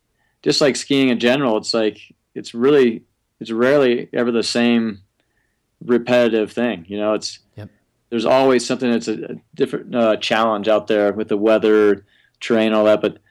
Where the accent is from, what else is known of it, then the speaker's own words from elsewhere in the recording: Tahoe, California, United States; I grew up skiing in Tahoe